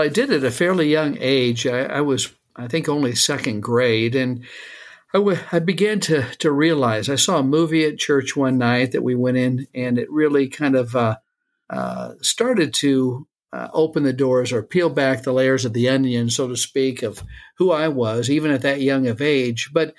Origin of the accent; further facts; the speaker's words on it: Iowa, United States; And I grew up in Iowa, rural Iowa, most of the time. My parents were both teachers, educators. We traveled a little bit.